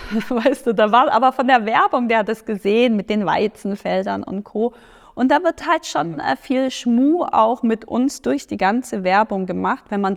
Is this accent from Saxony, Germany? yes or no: no; Baden-Württemberg, Germany; born there; ich hier gebürtige Schwäbin